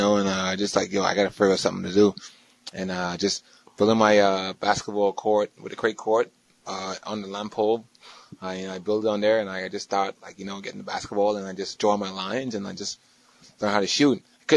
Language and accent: English; Bahamas; now in United States; I come from the Bahamas straight to Wichita, Kansas.